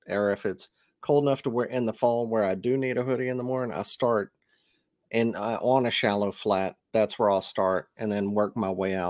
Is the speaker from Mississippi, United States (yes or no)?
yes; Mississippi, United States; I'm from Mississippi.